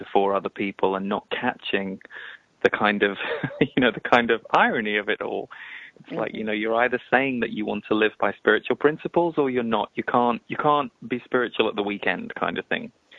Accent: England, United Kingdom; Sandy, we're both from England, and England has a very juicy sense of humor, sometimes considered a very dark humor.

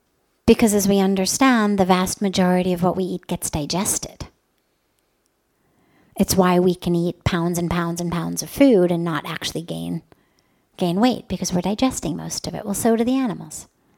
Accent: California, United States; now in Indiana, United States; I have been very blessed to be here now for 21 years. I'm originally from America, from California.

